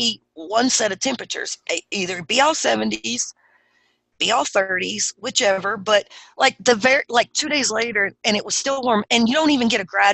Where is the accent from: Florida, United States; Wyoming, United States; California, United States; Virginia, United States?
Virginia, United States; Not on our part, because I'm from Virginia.